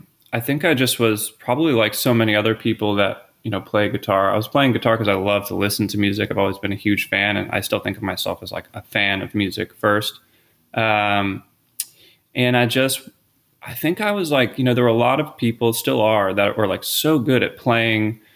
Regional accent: Philadelphia, Pennsylvania, United States; Yeah, I grew up in the Philadelphia area

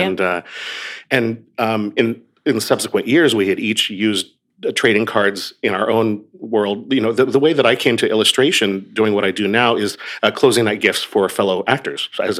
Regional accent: Oregon, United States; I grew up on the West Coast. I grew up in Oregon. So the closest baseball team to me was the Mariners.

